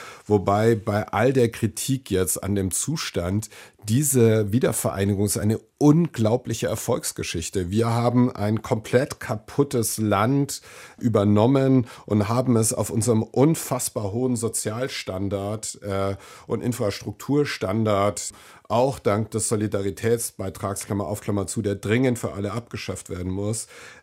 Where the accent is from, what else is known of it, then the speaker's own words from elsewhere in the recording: Nuremberg, Bavaria, Germany; born there; ich bin in Nürnberg geboren, habe eine dänische Mutter, bin selbstverständlich als demokratischer Europäer aufgewachsen.